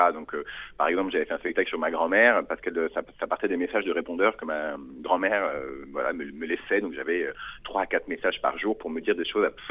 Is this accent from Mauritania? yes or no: no; Paris, Île-de-France, France; je suis né à Paris. J'ai grandi mes premières années à Paris et à côté de Paris. Ensuite, j'ai passé une partie de mon adolescence, une bonne partie de mon adolescence à La Réunion. Et puis, j'ai finalement atterri à Montpellier.